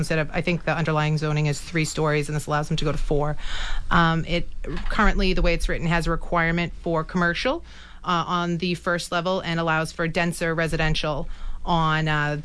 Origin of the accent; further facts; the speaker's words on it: Quincy, Massachusetts, United States; now in Rockland, United States; I work very hard every day for the city of Quincy. It's where I'm from. I was raised in Housneck.